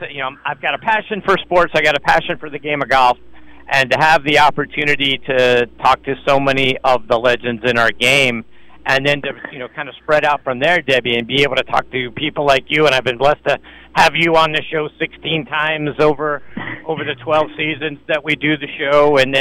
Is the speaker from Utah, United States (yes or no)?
no; Pittsburgh, Pennsylvania, United States; I'm from Pittsburgh, and I got an opportunity to talk to so many of the legends that I grew up watching.